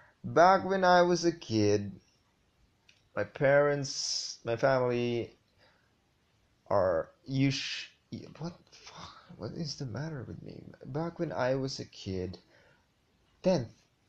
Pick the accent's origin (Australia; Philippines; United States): Philippines; I'm still geographically illiterate, considering I'm a Filipino and I should know at least what Ilocos is.